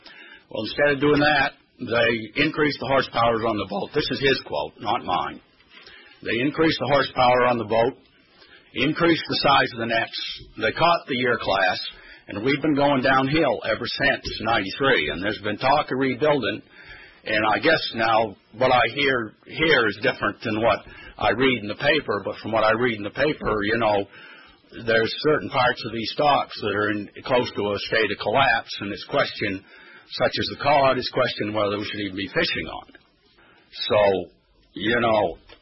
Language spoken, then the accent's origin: English; Trescott, Maine, United States; from Trescott, Maine.